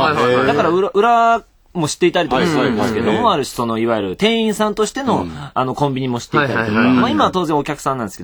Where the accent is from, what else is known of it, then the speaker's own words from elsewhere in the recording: Aichi, Japan; 例えば俺愛知出身なんですけども